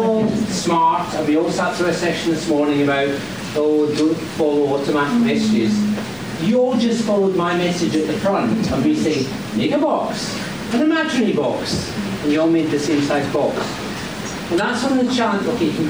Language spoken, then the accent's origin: English; Scotland, United Kingdom; I'm Scottish, so weird is like staying up till 9 o'clock.